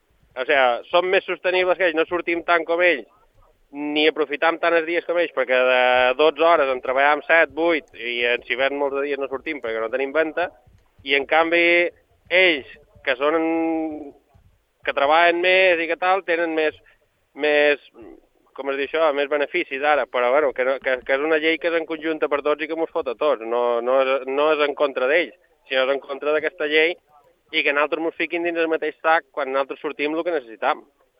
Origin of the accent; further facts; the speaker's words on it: Formentera, Balearic Islands, Spain; nosaltres que som de Formentera només en podem pescar 120